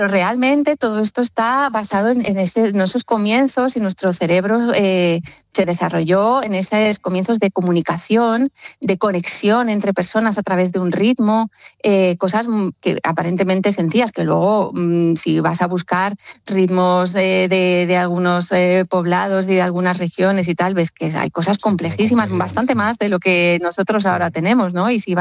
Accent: Valladolid, Castile and León, Spain; Yo que soy de Valladolid

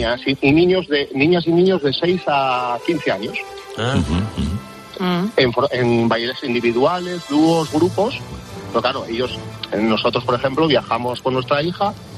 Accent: Asturias, Spain; nosotros somos de Asturias

